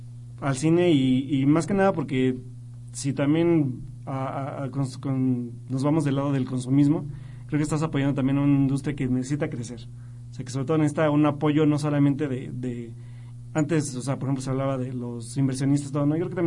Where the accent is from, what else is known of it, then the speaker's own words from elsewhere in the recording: Mexico; nosotros que somos bien mexicanos